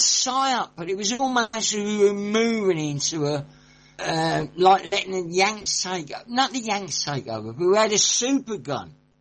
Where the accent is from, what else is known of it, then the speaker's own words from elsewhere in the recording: Birmingham, West Midlands, United Kingdom; because I'm from Birmingham